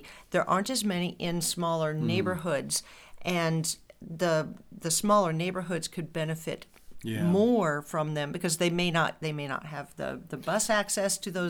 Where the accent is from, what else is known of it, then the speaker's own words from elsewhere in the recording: Harlan, Iowa, United States; My hometown of Harlan has some farmers market activity